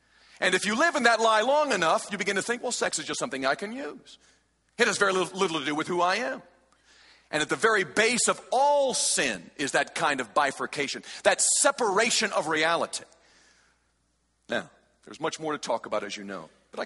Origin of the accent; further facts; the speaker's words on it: United States; I'm an American. I'm an adult.